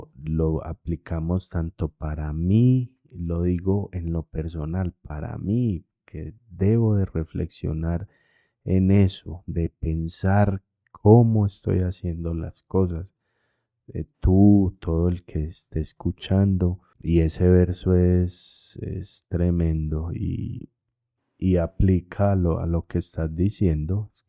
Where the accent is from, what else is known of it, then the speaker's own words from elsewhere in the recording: Colombia; al menos yo como colombiano